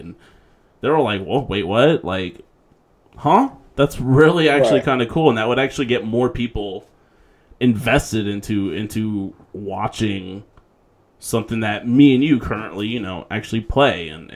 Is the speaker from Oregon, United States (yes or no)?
no; Atlanta, Georgia, United States; From Atlanta.